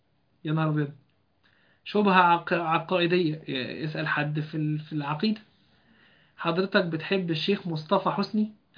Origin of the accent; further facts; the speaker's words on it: Alexandria, Alexandria Governorate, Egypt; رغم ان انا اسكندرانية